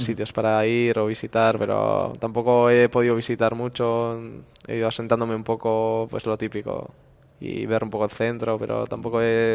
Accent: Barakaldo, Basque Country, Spain; al final yo de Baracaldo, mi pueblo está a 40 minutos aproximadamente

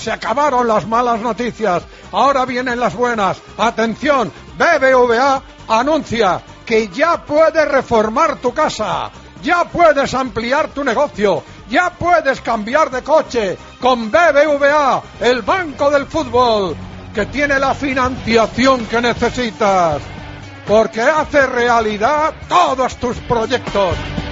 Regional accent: Lugo, Galicia, Spain; Y de Sabadell a mi tierra, a Galicia, a Lugo.

